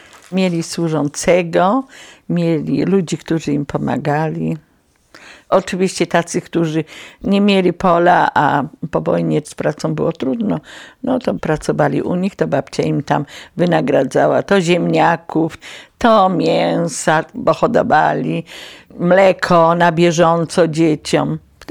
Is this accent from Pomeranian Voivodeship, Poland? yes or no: no; Kraków, Lesser Poland, Poland; born there; urodziłam się w Bronowicach, w części Bronowic, na Błoniu, także się to nazywało. Również moi rodzice też mieszkali tutaj, ale mama była z Mydni, a tato z Bronowic, tak. No i babcia w Bronowicach. Też Bronowianka